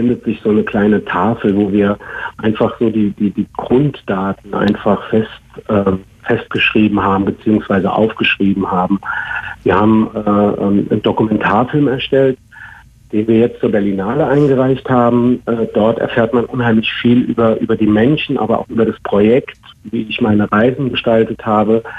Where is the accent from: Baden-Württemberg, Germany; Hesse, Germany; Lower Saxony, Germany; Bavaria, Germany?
Baden-Württemberg, Germany; Mannheim; in meiner Heimatstadt Mannheim.